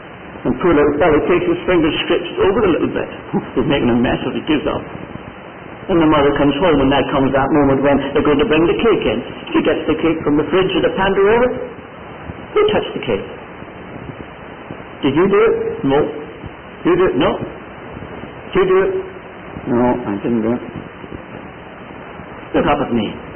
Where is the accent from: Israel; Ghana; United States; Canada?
Canada; I'm a Canadian citizen. I've got my passport